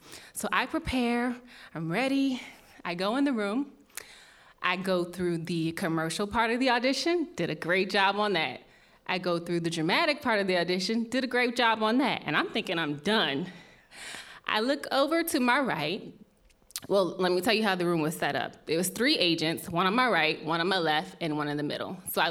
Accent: Maryland, United States; I'm originally from Maryland, and I knew at a young age that I wanted to be a professional actress.

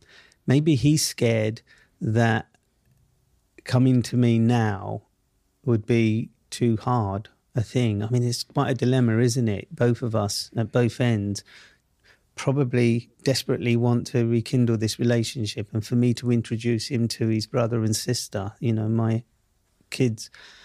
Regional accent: London, United Kingdom; because he grew up in the same world that I grew up in Southeast London.

